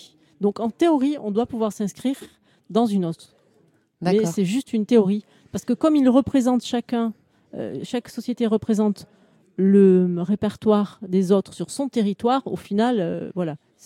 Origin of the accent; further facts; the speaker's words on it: France; en tout cas nous en tant que Français